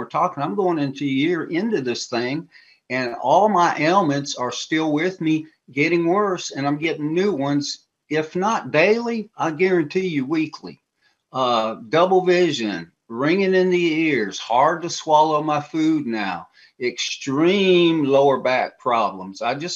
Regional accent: Hawaii, United States; I'm from Hawaii, okay? I call myself now, I'm a Hawaiian redneck down here in the southeast panhandle of Florida.

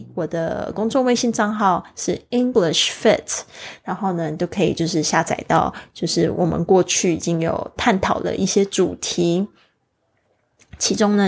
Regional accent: Kaohsiung, Taiwan; 我回到了就是我的老家高雄，现在没有父母

